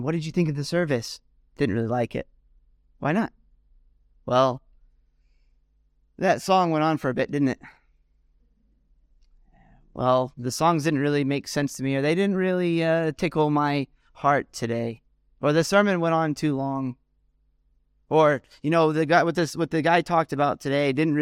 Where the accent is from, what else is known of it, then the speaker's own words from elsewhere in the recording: United States; now in United Kingdom; being an American living in the UK, it's waiting all the time for American stuff to happen